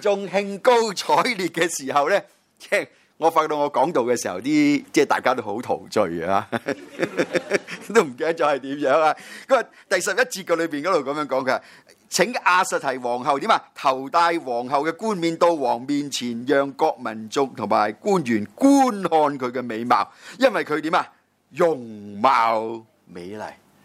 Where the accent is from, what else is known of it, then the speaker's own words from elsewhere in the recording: Guangdong, China; 我哋广东人都讲啦